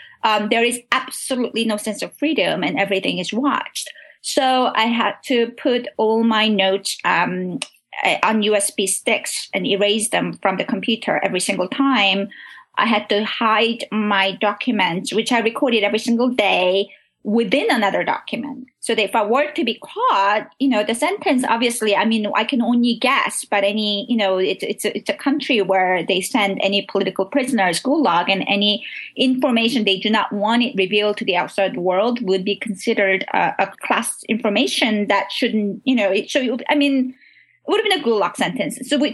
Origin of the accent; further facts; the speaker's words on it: South Korea; because I am born and raised in South Korea, my family was separated by the war.